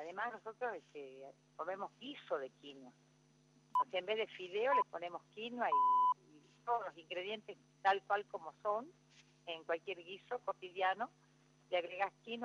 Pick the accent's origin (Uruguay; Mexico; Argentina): Argentina; Salta; yo soy salteña